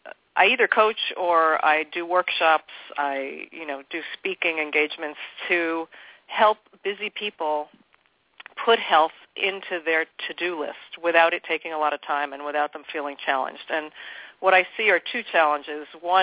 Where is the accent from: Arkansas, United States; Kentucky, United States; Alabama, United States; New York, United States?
New York, United States; New York City; I live here full time. I'm from the New York City originally, but I don't know. I retreated out here some 14 years ago.